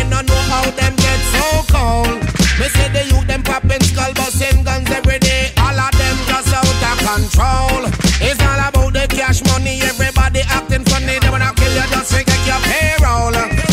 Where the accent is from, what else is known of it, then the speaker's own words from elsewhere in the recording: Jamaica; I don't speak French. I'm not from France. I'm from Jamaica.